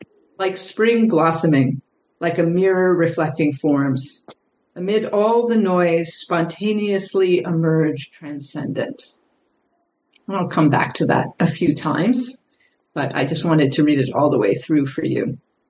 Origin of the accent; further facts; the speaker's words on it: Indiana, United States; The only reason really that I'm here in the Midwest, I grew up in Indiana.